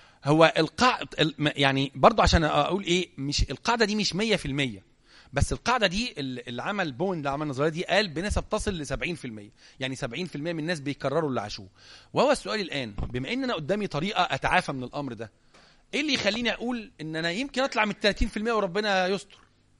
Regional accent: Egypt; احنا على فكرة عندنا في مصر حالة طلاق كل 3.5 دقايق،

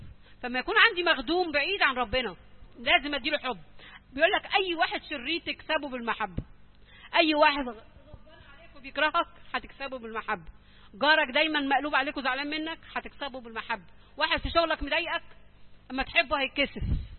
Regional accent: Egypt; وإيه المعجزة اللي عندنا في مصر؟

